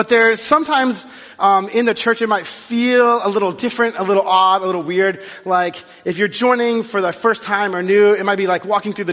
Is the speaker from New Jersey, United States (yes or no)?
no; Texas, United States; I grew up in Texas and we had a lesser known thing called Sam's.